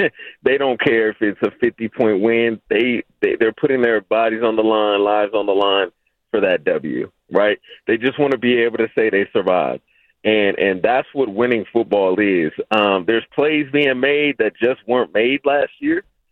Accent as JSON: {"language": "English", "town": "San Francisco", "region": "California", "country": "United States", "said": "I'm from the city, bro. I'm a fellow city native. I'm from Hunters Point."}